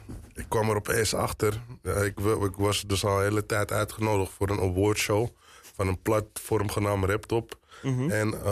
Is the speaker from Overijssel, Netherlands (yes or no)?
no; Amsterdam, North Holland, Netherlands; Ik kom uit Amsterdam. Ik ben geboren in Amsterdam-West.